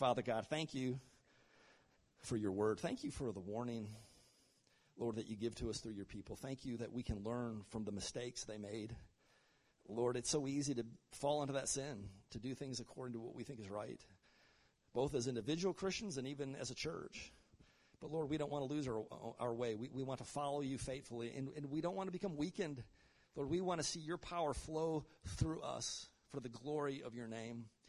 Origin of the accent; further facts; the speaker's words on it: Michigan, United States; I grew up in Michigan, western Michigan, and Lake Michigan.